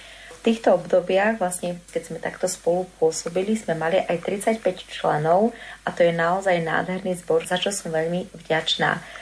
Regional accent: Snina, Prešov Region, Slovakia; now in Krásna Lúka, Slovakia; a pochádzam z krásneho mestečka Snina.

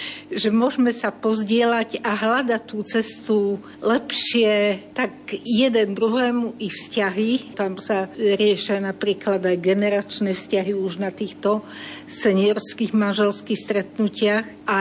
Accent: Bobrovec, Žilina Region, Slovakia; No ja som z Bobrovca, to je dedina na Liptove.

